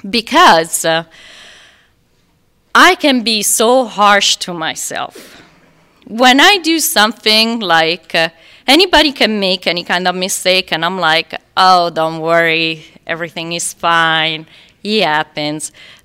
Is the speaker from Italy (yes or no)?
yes; Rome, Lazio, Italy; I don't know if everybody knows, but I'm from Rome, Italy. And my church was the Vatican. So I had, growing up, I had a resentment